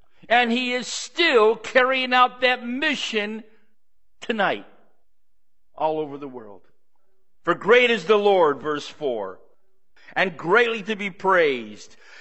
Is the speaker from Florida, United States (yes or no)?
no; New York, United States; We're from upstate New York.